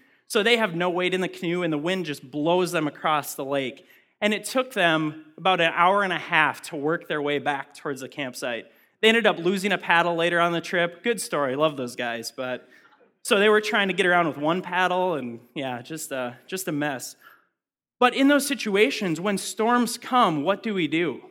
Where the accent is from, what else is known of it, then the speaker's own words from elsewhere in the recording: Minnesota, United States; But I grew up near the Boundary Waters.